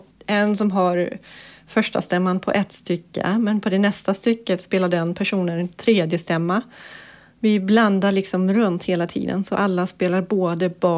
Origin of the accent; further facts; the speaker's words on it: Denmark; Swedish is a second language; Jag spelar i … tillsammans med Katarina. Jag kommer från Danmark och bor i Köpenhamn.